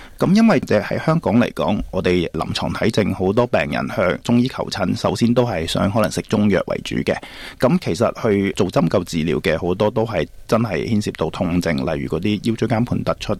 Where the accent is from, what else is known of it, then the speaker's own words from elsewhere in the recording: Guangdong, China; accent: Cantonese; 肝郁即系好似成日都我哋广东话讲